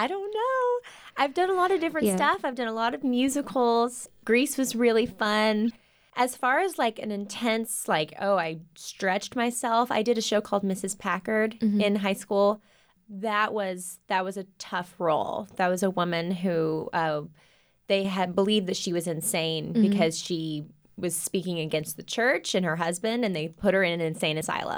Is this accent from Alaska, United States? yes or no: no; Waco, Texas, United States; Yes, I was born right in Providence Hospital. I'm actually, I think, the fourth generation of a Wacoan. So we've been around for forever.